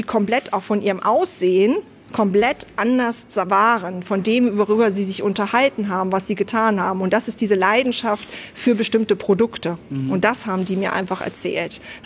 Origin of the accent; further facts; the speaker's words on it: Harz, Germany; Ein richtiges Harzer Kind, im Schnee groß geworden, regelmäßig, was aber irgendwann die Großstadt wollte, wie, glaube ich, viele Jugendliche. Und ich bin mit 19 nach Stuttgart gegangen, ins Schwäbische, weil ich in Pforzheim studieren wollte.